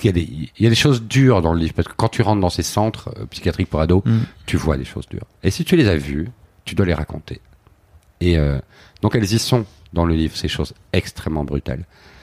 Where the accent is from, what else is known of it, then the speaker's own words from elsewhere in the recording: Belgium; Chez nous, en Belgique non plus